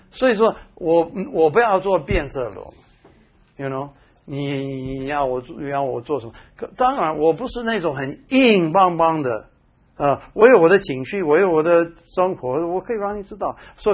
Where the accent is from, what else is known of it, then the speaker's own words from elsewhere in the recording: Taiwan; 以前我们台湾人有一个